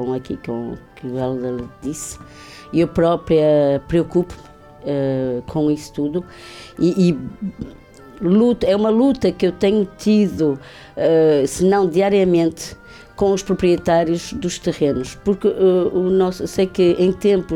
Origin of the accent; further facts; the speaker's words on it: Arantim, Norte, Portugal; born there; Nasci em Arantim, moro em Cunha e não mudaria a minha residência por nada ao mundo